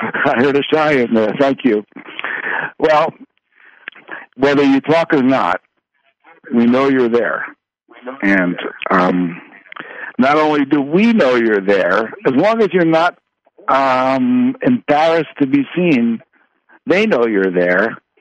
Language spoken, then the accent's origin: English; Philadelphia, Pennsylvania, United States; I see. I don't know if you know it, but I'm from Philadelphia.